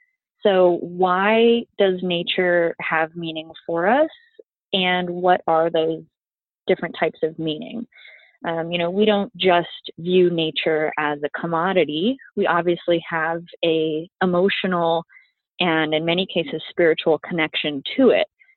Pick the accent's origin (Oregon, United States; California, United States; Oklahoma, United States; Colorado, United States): Colorado, United States; Growing up in Colorado, I was surrounded by the mountains and always loved environmental science